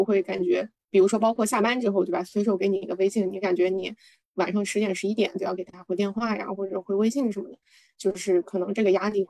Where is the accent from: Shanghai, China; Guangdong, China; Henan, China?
Shanghai, China; moved away as an adult; also born or lived in United States; now in Hong Kong; 我从小其实是在上海长大的，小学啊、初中、高中、大学一直在上海读书，然后我一直到研究生才出国去美国那边读书